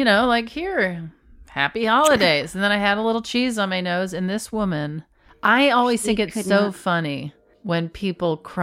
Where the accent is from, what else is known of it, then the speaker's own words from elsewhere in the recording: Florida, United States; And I'm from Florida.